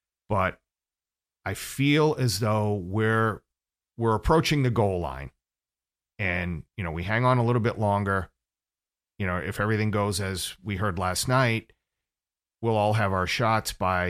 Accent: Massachusetts, United States; I'm from Massachusetts originally. I still have a lot of friends who live up there.

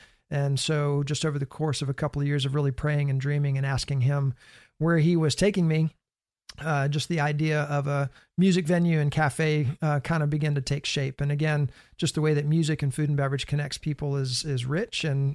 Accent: Louisiana, United States; I didn't grow up in church culture. I grew up in Louisiana.

